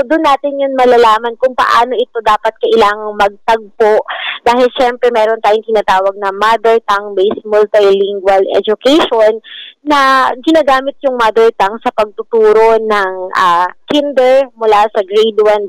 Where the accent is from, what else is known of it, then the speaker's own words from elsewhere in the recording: Quezon, Philippines; So halimbawa sa amin, sa Quezon, nakamulatan ko ang tawag sa amin sa kutsara ay silok.